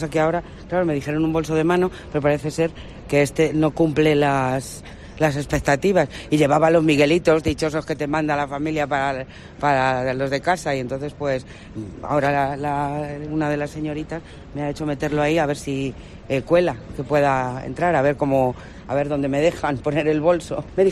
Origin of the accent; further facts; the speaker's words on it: Madrid, Community of Madrid, Spain; yo soy de Madrid